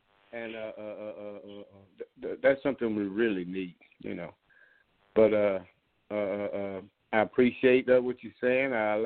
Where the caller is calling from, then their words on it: Lake Charles, Louisiana, United States; I'm calling from Lake Charles, Louisiana.